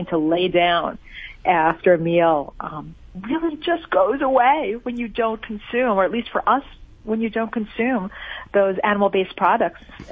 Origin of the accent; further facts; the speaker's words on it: New York, United States; Yeah, I guess growing up in New York, I loved calzones